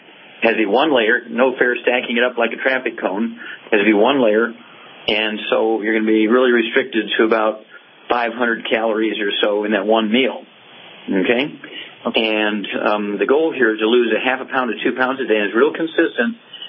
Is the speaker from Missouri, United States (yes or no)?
yes; Missouri, United States; let's go to the Midwest and Missouri, my home state